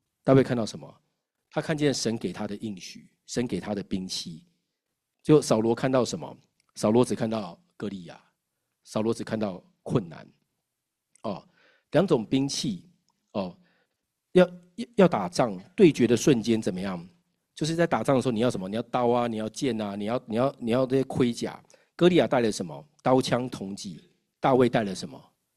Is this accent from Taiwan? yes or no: yes; Taiwan; 我从小在台湾念书哦，我们班50个人